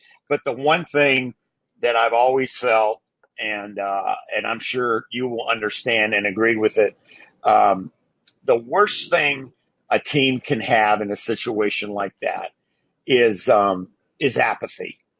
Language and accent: English; Pittsburgh, Pennsylvania, United States; but I grew up in Pittsburgh.